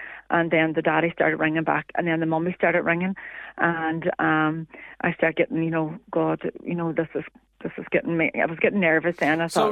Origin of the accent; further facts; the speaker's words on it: Strabane, Northern Ireland, United Kingdom; He wanted to meet in Lifford because I'm from Strabane.